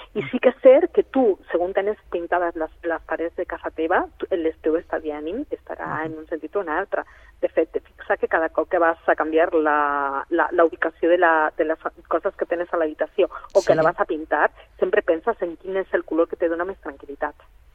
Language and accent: Catalan; Granada, Andalusia, Spain; Catalan is a second language; Ho sento molt, el meu català. Jo sabeu que jo sóc una catalana granadina estranya.